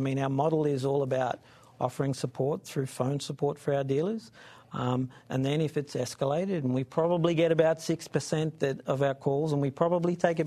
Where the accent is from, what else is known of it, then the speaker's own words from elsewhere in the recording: Australia; As an Aussie saying a German word.